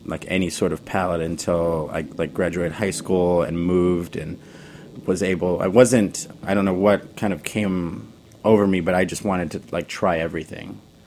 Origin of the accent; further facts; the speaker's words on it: Midwest, United States; I grew up in the Midwest. I unfortunately was an extremely picky child, like very picky. I am Mexican, so...